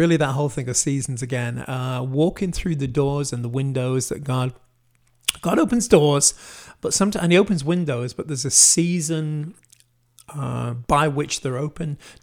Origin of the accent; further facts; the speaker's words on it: Wales, United Kingdom; now in United States; You know, I come from Wales